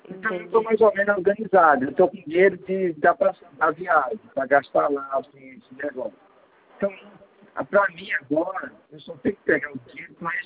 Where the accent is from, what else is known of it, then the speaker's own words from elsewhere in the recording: Maragogi, Alagoas, Brazil; Eu sou natural de Maragogi, eu sou de Alagoas.